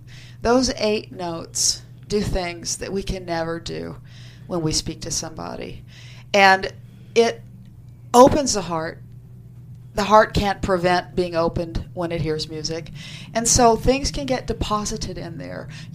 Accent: Norman, Oklahoma, United States; born there; also born or lived in Tulsa, United States; Well, I was born in Norman, Oklahoma.

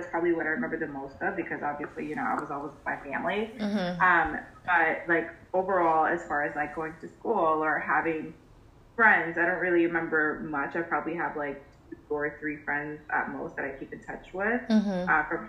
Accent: Queens, New York, United States; I came here when I was, you know, like 6, 7. Mm-hmm. And I mean, I grew up in Queens, but like I've always been a city girl

